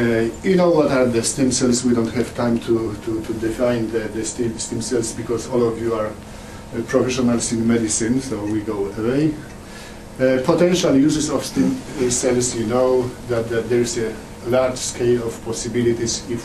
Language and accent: English; Olsztyn, Warmian-Masurian Voivodeship, Poland; And I am from Olsztyn. It's the Olsztyn on the northeastern part of Poland.